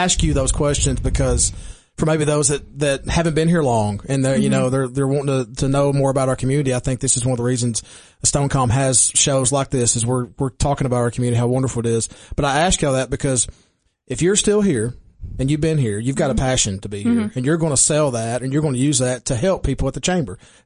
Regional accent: Baxter, Tennessee, United States; we're actually near Cookeville. Most of the time, I'll just say Baxter because I'm so proud mm-hmm. of Baxter.

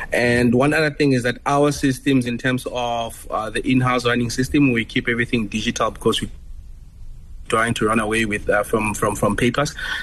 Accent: Kwakwa, Free State, South Africa; looking at my hometown, Kwakwa, Phuthetshaba, supermarket. There is not even a single dealership in Kwakwa, and all the people from Kwakwa need to drive out to actually go service their car.

